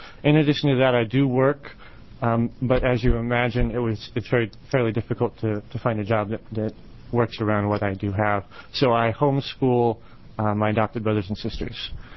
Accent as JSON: {"language": "English", "region": "California", "country": "United States", "tie": "born or raised there", "also_born_or_lived": "Oregon", "said": "I was born in Oregon here, but I was raised down in California, but I've come back about 3 years ago."}